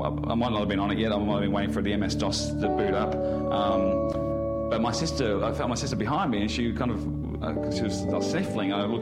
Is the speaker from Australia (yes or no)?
yes; Bundoora, Victoria, Australia; So I grew up in Bundoora, which is a white bread suburban red brick town